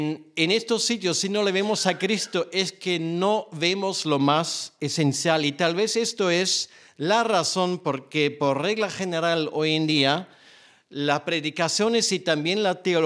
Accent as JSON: {"language": "Spanish", "country": "Germany", "second_language": "Spanish", "moved": "as an adult", "lives_now": "Spain", "said": "Soy pastor alemán, pero la mayoría sabe que no suelo morder demasiado."}